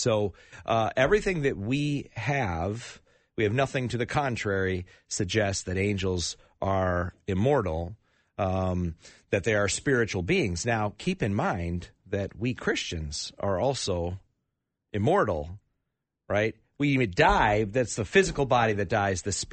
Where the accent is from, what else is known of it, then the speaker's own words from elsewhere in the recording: United States; We live in America, and as an American, I work hard to try to be proud of being an American.